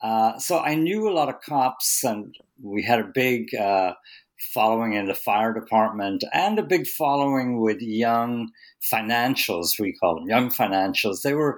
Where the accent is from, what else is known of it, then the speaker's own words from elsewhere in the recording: Ireland; now in New York, United States; When I came to the city from Ireland, you know, I lived on the Lower East Side